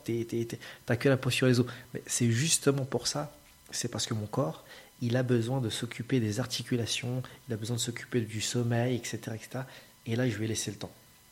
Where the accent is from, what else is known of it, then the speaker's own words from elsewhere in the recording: Paris, Île-de-France, France; C'est vu que moi, je suis parisien, que je suis né à Paris, j'y suis depuis toute ma vie.